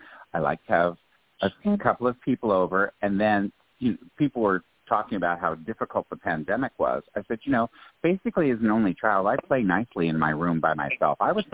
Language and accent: English; Colorado, United States; Now, I grew up in Colorado. I grew up in a farming community.